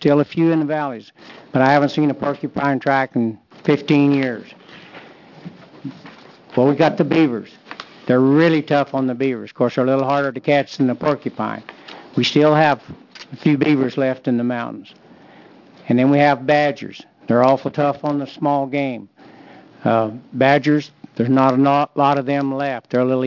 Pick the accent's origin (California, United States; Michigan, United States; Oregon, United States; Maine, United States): Oregon, United States; I'm a houndsman from Northeast Oregon.